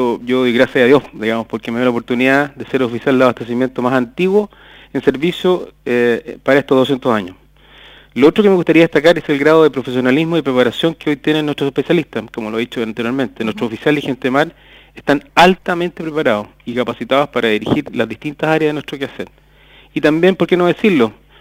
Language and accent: Spanish; Valparaíso, Chile; yo soy de Valparaíso. Uh-huh. Yo nací en Valparaíso. Siempre estuve ligado al mar, estudié en un colegio de Valparaíso también, de los padres franceses